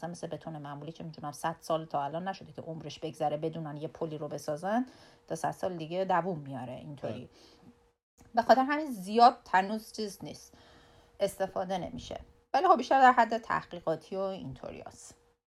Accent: Iran; moved away as an adult; از موقعی که از ایران اومدم با وام از بانک گرفتم که پول بلیط هواپیما رو بخرم تا بیام اینجا

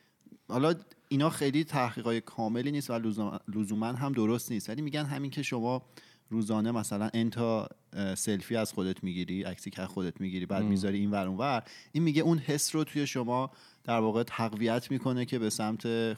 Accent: Iran; ماهایی که توی ایران بزرگ شدیم

